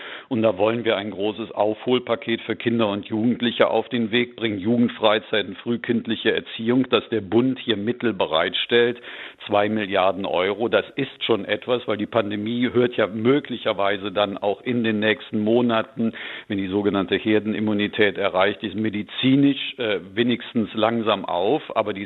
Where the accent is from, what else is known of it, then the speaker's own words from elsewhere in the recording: Cologne, North Rhine-Westphalia, Germany; In meiner Heimatstadt Köln haben wir das seit einigen Tagen